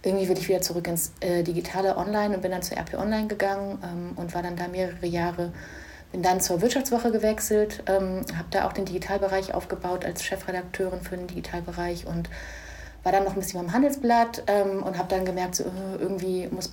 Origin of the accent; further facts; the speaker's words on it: Berlin, Germany; also born or lived in Northern Germany; now in Düsseldorf, Germany; geboren bin ich im Osten Deutschlands, aufgewachsen in Ost-Berlin, Dann mit meiner Familie damals noch vor der Wende rüber gemacht in den Norden Deutschlands und von dort aus zum Studieren wieder zurück nach Berlin und dann nach Düsseldorf gekommen zum Arbeiten